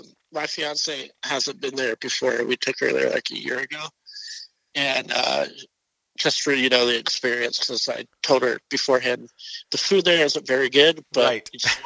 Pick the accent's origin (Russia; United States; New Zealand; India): United States; Highlands Ranch, Colorado; also born or lived in Aurora; Well, I was born in Aurora, grew up in Highlands Ranch, because we moved out of Aurora when I was like six, so maybe in like mid-90s, we moved to Highlands Ranch.